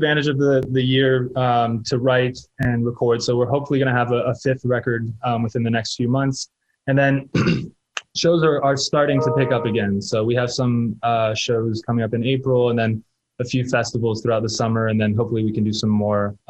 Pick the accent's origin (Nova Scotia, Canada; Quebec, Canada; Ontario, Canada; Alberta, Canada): Quebec, Canada; Montreal; born there; I was born in Montreal.